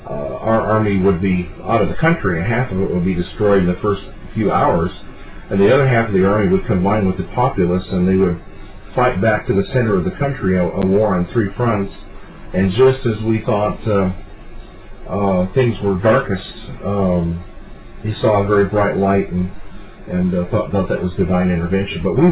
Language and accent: English; Minnesota, United States; born there; My mom grew up in Mississippi, and I was born in Minnesota, but I consider that home